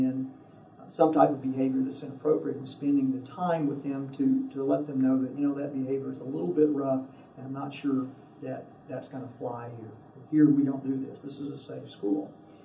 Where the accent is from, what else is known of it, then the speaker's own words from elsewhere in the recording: the South, United States; I mean, I was raised in the South. That was just kind of what happened in many instances.